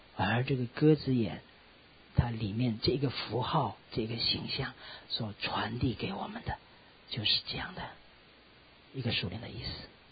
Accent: Shaanxi, China; also born or lived in Beijing; 像我们陕西人啊，像我们这个很多弟兄姐妹，对不对啊，都有口音。其实我在北京待了很多年，其实还是有口音，讲普通话还是不标准。

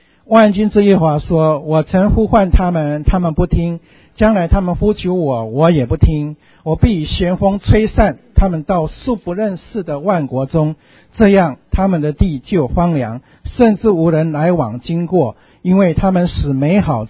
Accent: China; 我们中国人讲祸罪于天

